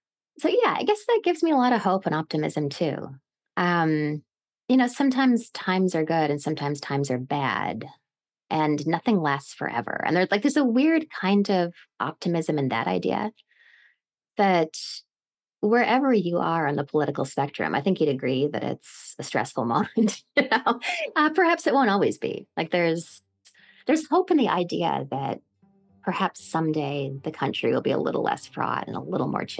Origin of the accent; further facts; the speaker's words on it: Canada; moved away as an adult; now in United States; I was born and raised in Canada and I came to the States and I was 22